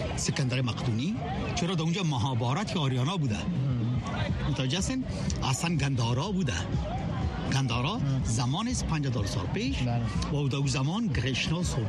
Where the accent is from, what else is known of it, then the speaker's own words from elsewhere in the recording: Afghanistan; now in United States; من امریکایی نشدیم، سیتیزن هستم اما امریکایی نشدیم، هنوزم من افغان هستم.